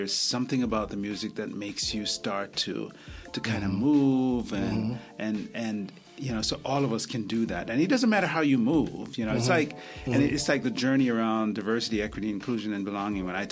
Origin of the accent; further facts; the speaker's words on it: Jamaica; now in United States; I grew up in Jamaica. I grew up in a fairly poor family and got an opportunity to come to this country